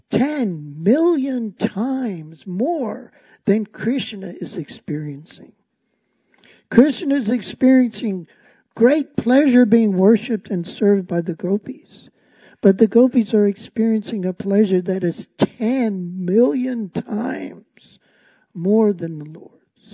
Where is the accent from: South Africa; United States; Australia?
South Africa; Now, I'm from South Africa.